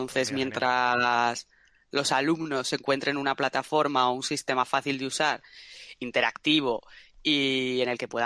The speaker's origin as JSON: {"language": "Spanish", "town": "Zaragoza", "region": "Aragon", "country": "Spain", "said": "Soy de Zaragoza, estudié ingeniería informática"}